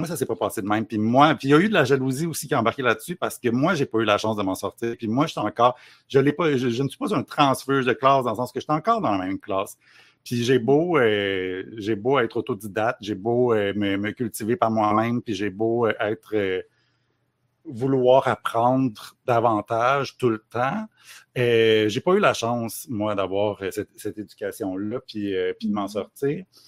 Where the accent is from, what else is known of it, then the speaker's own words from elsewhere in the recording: Montreal, Quebec, Canada; Je viens pas de Drummondville, je viens de Montréal, mais je viens de Montréal Centre-Sud. Fait que, tu sais, c'est ça, c'est un quartier... Ben, c'est pas un quartier où les gens riches vivent, on va dire.